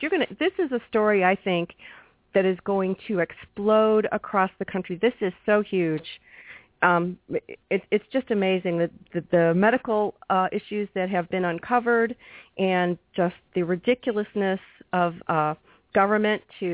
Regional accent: St. Louis, Missouri, United States; And, folks, I live in the St. Louis area, and I grew up here in the St. Louis region, and there's a situation going on here.

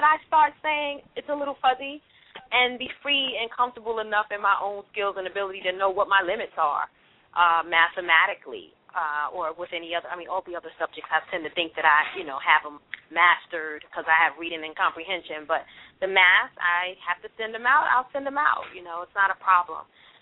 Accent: The Bronx, New York, United States; I'm from New York. I'm from the Bronx, girl. My father is from North Carolina.

